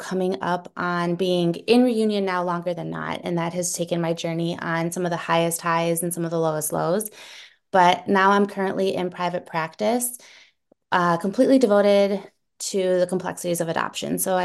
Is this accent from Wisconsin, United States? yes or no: yes; Milwaukee, Wisconsin, United States; also born or lived in Santiago, Chile; now in Minnesota, United States; I was born in Santiago, Chile in the mid 80s, and I was adopted into a white Jewish family in Milwaukee, Wisconsin, so Midwest girl.